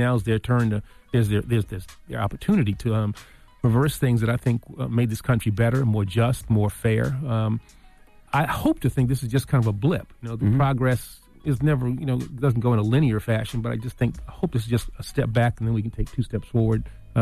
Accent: New York, United States; born there; I was born in the Bronx, in Hunts Point.

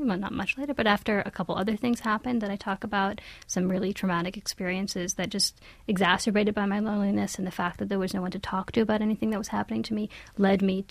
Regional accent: Pittsburgh, Pennsylvania, United States; I grew up in Pittsburgh. It's not a big ultra-Orthodox Jewish community

